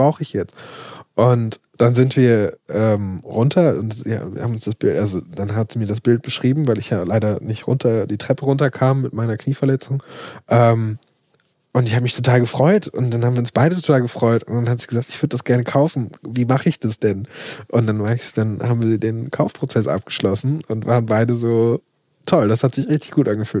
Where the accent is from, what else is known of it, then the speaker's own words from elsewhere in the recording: Hamburg, Germany; Ich komme aus Eimsbüttel. Also ich wohne in Eimsbüttel. Und aufgewachsen bin ich im Grindelviertel.